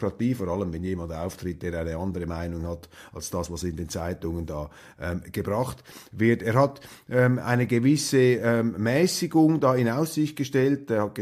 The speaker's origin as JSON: {"language": "German", "country": "Switzerland", "said": "als Schweizer"}